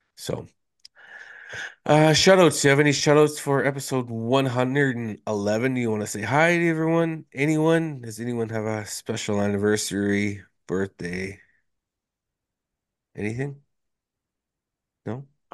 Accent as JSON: {"language": "English", "town": "Moosonee", "region": "Ontario", "country": "Canada", "tie": "born or raised there", "said": "I've known this guy for pretty much my whole life growing up in Moosonee Moose Factory"}